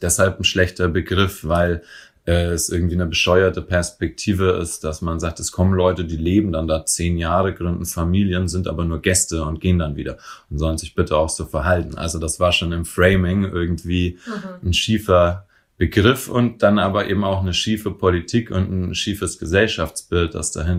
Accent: Bavaria, Germany; now in Berlin, Germany; in Bayern, wo ich herkomme, in Franken

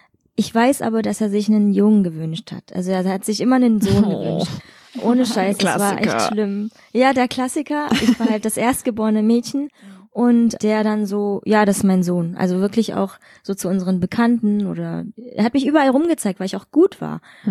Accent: Chemnitz, Saxony, Germany; Ich bin in Chemnitz aufgewachsen

